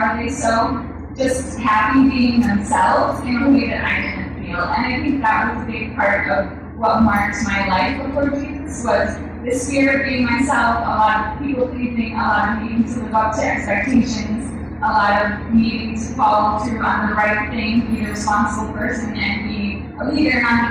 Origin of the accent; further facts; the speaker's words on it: Winona, Minnesota, United States; I grew up in Winona, Minnesota, which is a really small town in Minnesota. And we were about 55 Jewish families that were part of the Jewish community.